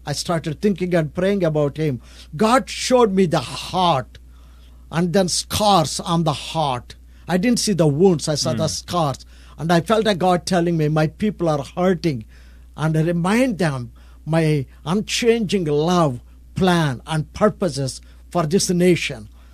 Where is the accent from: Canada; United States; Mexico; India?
India; English is a second language; I'm from India. I'm a pastor from India. And I'm visiting your country.